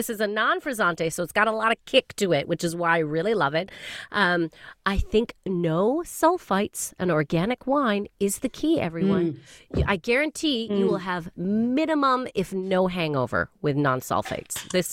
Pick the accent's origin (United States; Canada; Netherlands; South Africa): Canada; moved away as an adult; now in United Kingdom; Now, when I first came to the UK, I am from Canada